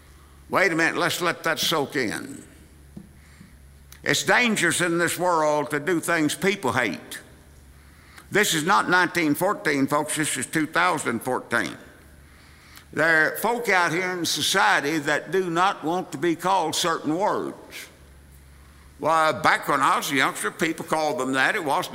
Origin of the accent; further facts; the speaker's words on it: Southwest, United States; When I was a youngster, growing up in the Southwest, it's very common to call people that came over from Mexico Mexicans.